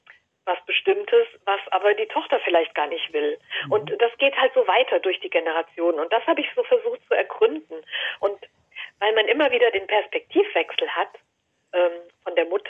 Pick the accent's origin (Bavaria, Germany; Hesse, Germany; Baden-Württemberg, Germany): Hesse, Germany; Fulda; weil Fulda ist ja auch meine Heimatstadt.